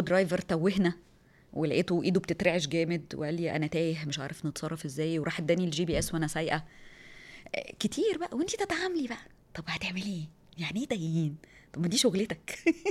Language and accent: Arabic; Egypt; now in United Arab Emirates; يعني ان انا مصريه، ان انا بمثل الامارات